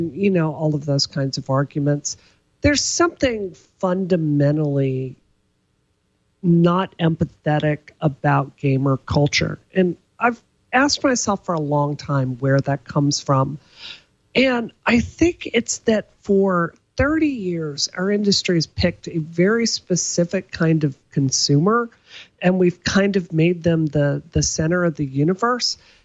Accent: Deep South, United States; Let me back up a bit and tell you a story about growing up in the Deep South.

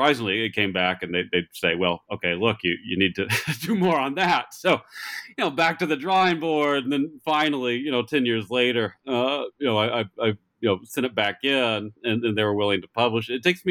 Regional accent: Lubbock, Texas, United States; Yeah, I'm from Lubbock, Texas originally, and went to the University of Dallas for my BA

